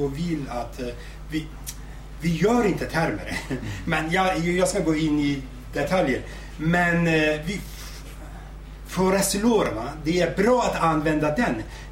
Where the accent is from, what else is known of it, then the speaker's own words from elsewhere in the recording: Turkey; first language Zazaki; Swedish is a second language; Jag är från Turk. Jag, mitt modersmål, modersdialekt så att säga, det är sasaki. Jag kan kurmanji också. Jag förstår sorani också.